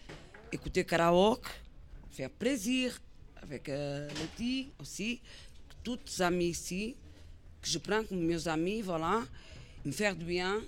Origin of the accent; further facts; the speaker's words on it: Portugal; Oui, je suis portugaise.